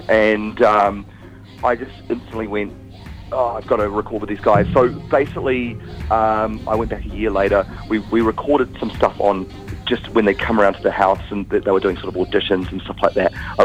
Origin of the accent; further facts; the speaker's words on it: New Zealand; I come from New Zealand, where I was sort of brought up thinking that, you know, I didn't really have any limitations to whatever I wanted to do.